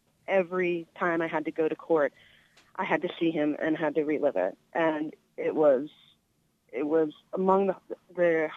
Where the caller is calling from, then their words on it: Pittsburgh, Pennsylvania, United States; I'm calling from Pittsburgh, and I stepped out of work.